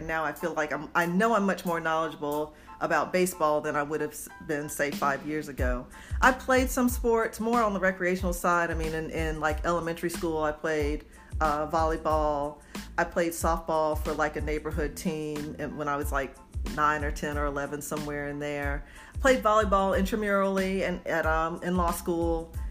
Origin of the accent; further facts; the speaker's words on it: Birmingham, Alabama, United States; So I grew up in Birmingham